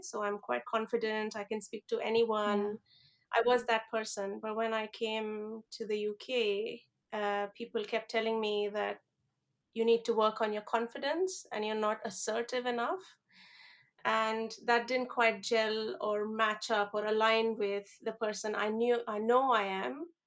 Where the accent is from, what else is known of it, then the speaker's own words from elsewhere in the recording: India; I come from India and there are no buttons. You just cross the road.